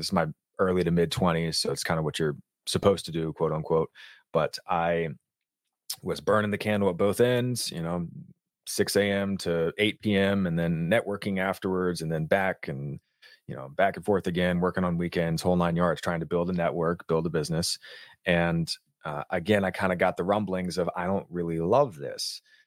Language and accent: English; Richmond, Virginia, United States; And so I did a powerlifting competition in my hometown of Richmond, Virginia, like 3 weeks before I graduated